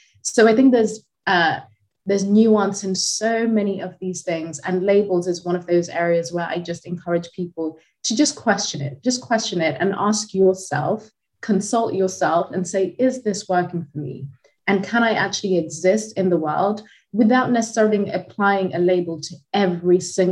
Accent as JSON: {"language": "English", "country": "Zimbabwe", "tie": "born or raised there", "said": "No, I was born and raised in Zimbabwe, where that label is non-existent."}